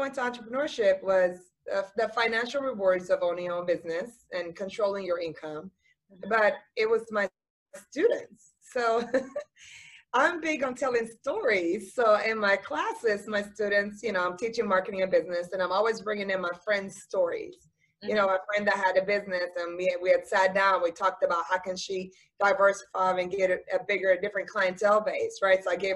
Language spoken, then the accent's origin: English; Sweden; Growing up in Sweden, actually, as I'm from there, and my mom is from Finland